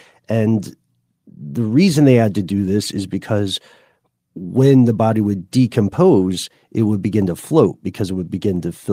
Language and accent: English; Tennessee, United States; accent: Tennessee; Perhaps my Tennessee accent is